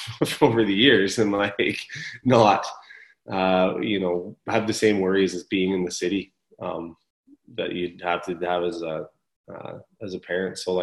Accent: Smithers, British Columbia, Canada; also born or lived in Houston; Well, I lived in Houston until I was seven, right? Yeah, seven, and then I moved to Smithers between grade two and grade three.

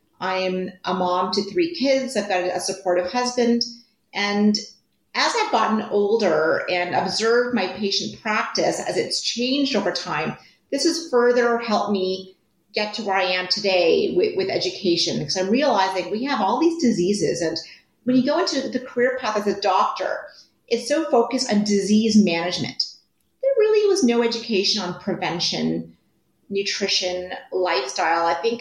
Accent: Ontario, Canada; I'm Canadian for your listeners, and I was born in small town Ontario, Canada. And I'm the eldest of three children.

